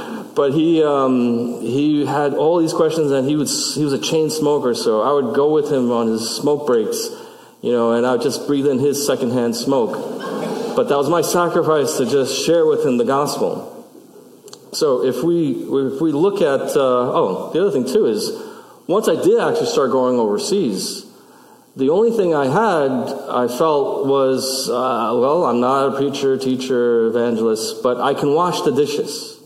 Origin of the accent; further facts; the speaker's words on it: Brooklyn, New York, United States; You know, I grew up in Brooklyn. That doesn't, guns and gunfire, that doesn't faze me.